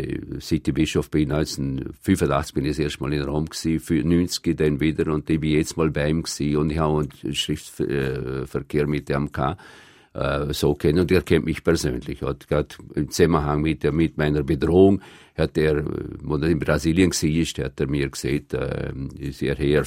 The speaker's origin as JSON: {"language": "German", "region": "Vorarlberg", "country": "Austria", "moved": "yes", "lives_now": "Brazil", "said": "ich habe meine Wurzeln nie verleugnet. Und ich bin stolz, dass ich den Dialekt heute noch kann."}